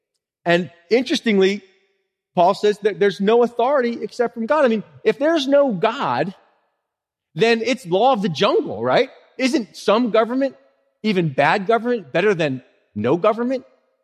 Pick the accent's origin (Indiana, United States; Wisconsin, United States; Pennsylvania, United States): Pennsylvania, United States; Philadelphia; I grew up in Philly, man. We learned how to drive in Philly.